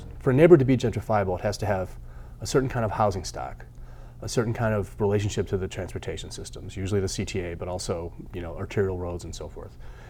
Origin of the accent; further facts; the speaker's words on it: Ireland; I'm Irish and I can't.